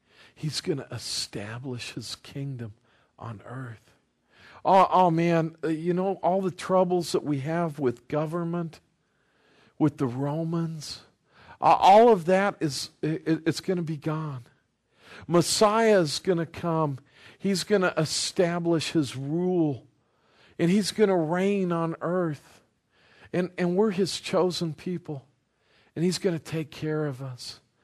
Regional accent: Los Angeles, California, United States; Man, when I was growing up, I grew up in La La Land, L.A., Southern California.

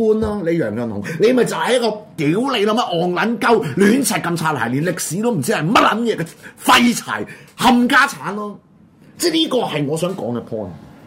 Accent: China; 但係認識南京大屠殺係作為我哋中國人嘅應該嘅必然嘅責任嚟嘅

